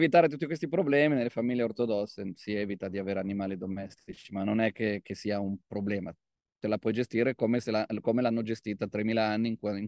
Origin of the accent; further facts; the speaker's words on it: Milan, Lombardy, Italy; sono di Milano, non sono abituato.